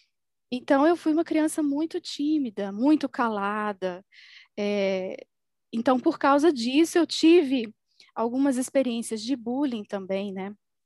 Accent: Belo Horizonte, Minas Gerais, Brazil; now in Natal, Brazil; eu sou mineira de Belo Horizonte, mas moro em Natal há quase 3 anos.

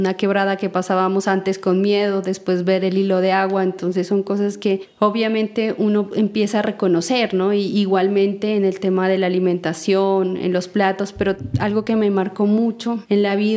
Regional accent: Nariño, Colombia; yo soy de un municipio cercano acá a la ciudad de Pasto, del departamento de Nariño, que está ubicado al sur de Colombia. Soy la quinta hija de 10 hijos, 9 están con vida, y en un entorno de una familia campesina, agricultora.

